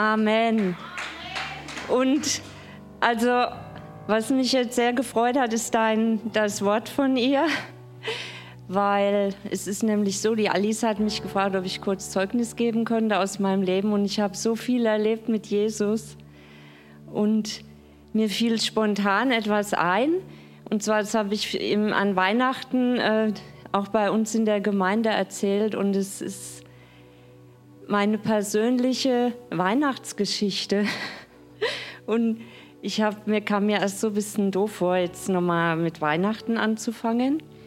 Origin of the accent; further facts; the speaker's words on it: Kitzingen, Bavaria, Germany; Ich komme aus Kitzing in der Nähe von Würzburg.